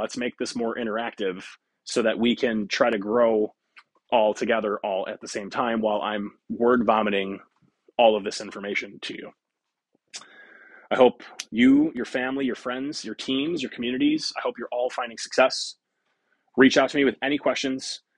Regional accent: Rochester, New York, United States; from Rochester, New York

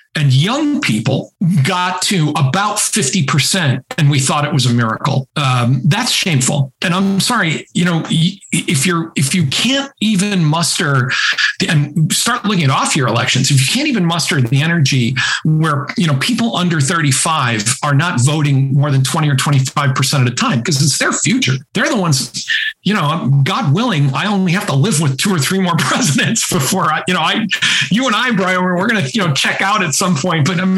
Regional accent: New England, United States; I'm from New England

